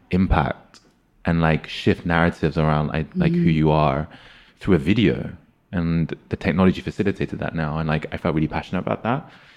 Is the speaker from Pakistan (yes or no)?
yes; Pakistan; something that a young person like myself feels proud of as a Pakistani, a young Pakistani, to see.